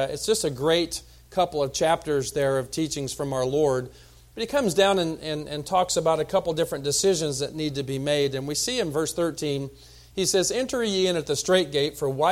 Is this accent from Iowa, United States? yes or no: no; Kansas, United States; but we grew up in Kansas. You'd think I'd, you know, kind of be used to it, but nope, like that warm weather.